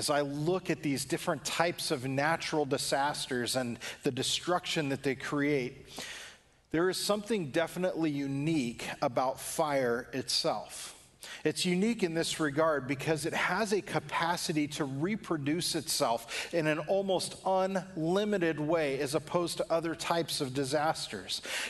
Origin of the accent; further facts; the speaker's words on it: California, United States; But another natural disaster that I was very used to seeing as well growing up in California was that of fires.